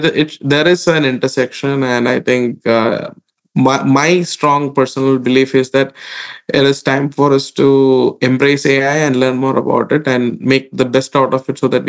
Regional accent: India; I grew up in India, and one of my leaders that I was always inspired by was

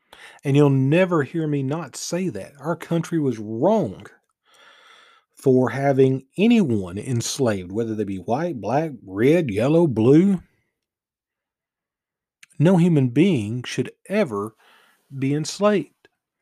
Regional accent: United States; You see, here's the beauty of being an American.

